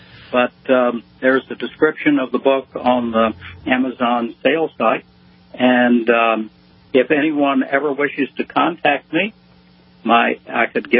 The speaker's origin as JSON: {"language": "English", "region": "Ohio", "country": "United States", "tie": "born or raised there", "said": "I grew up in Ohio, and I'm an Indians fan."}